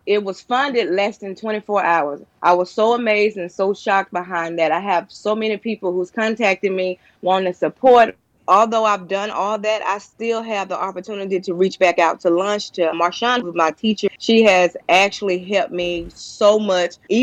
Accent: Mississippi, United States; now in Tennessee, United States; because I'm from Mississippi and the laws are a little different here in Tennessee.

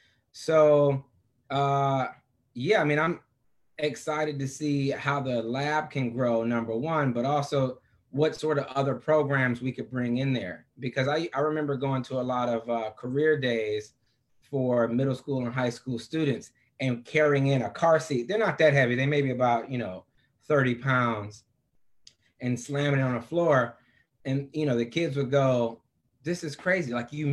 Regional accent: Detroit, Michigan, United States; So I grew up in Detroit, and my first job as a professional, I was designing cars.

